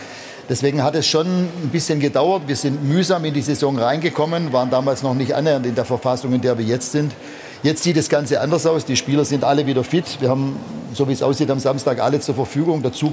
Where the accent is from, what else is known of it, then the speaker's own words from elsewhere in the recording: Backnang, Baden-Württemberg, Germany; Meine erste Trainerstation im Männerbereich war mit 25 in meiner Heimatstadt in Backnang